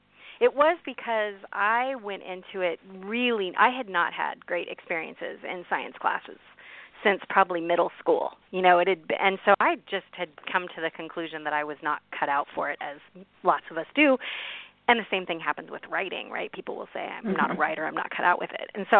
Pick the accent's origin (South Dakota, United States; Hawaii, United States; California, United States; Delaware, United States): California, United States; Chico; and then I'm from Chico and got to stay in Chico, so I'm kind of a fan of Chico State.